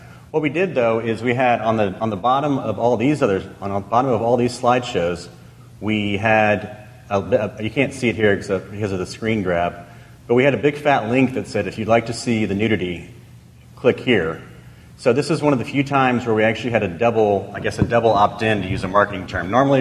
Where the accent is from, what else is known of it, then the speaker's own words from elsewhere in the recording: Houston, Texas, United States; I'm not trying to do the coastal thing, but because I'm from Houston, but people in New York and LA are going to be a little bit more liberal